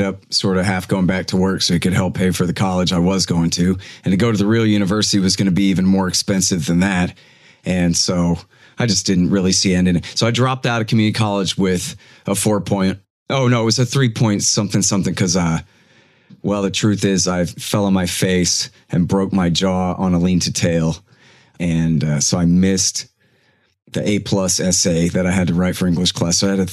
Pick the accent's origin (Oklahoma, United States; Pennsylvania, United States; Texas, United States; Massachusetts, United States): Texas, United States; Austin; also born or lived in Florida / Los Angeles; Well, I was born in Florida. I hate to admit, but I've lived in Austin since I was 3 months old. So that counts.